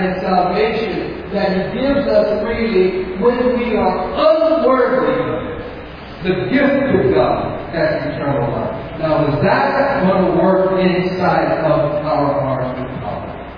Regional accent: California, United States; I'm from California. I just stay right there.

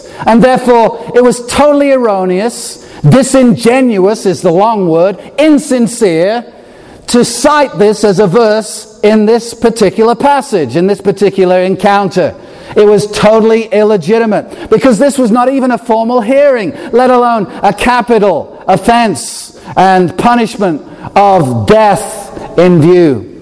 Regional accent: Chester, North West England, United Kingdom; I grew up and was born in a place called Chester, England, and that's where he had pastored.

